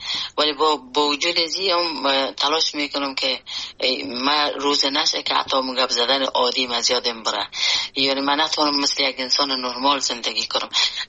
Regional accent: Afghanistan; born or raised there; moved away

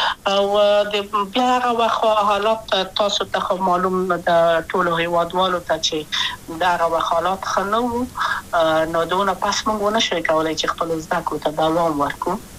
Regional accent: Kabul, Afghanistan; also born or lived in Wardak; زه خو اصلا د وردګو ولایت یم، د پلار مې د وردګو ولایت ته خلک کېدلې، د کابل په تخته پل سیمه کې یم او لویا شویم کابل کې هم

